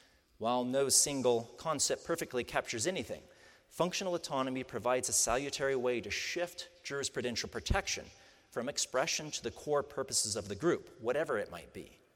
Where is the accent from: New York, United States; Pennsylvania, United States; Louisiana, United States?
Pennsylvania, United States; The right to wear a hat was a veiled reference to the founder of my home state of Pennsylvania.